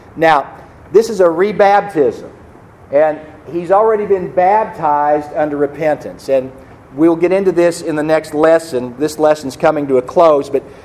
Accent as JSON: {"language": "English", "region": "Missouri", "country": "United States", "said": "I'm from Missouri. You've got to show me and then I'll believe."}